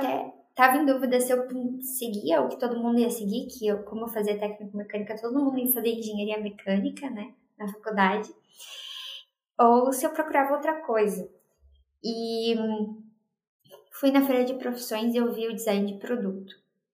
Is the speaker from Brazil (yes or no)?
yes; Curitiba, Paraná, Brazil; eu sou de Curitiba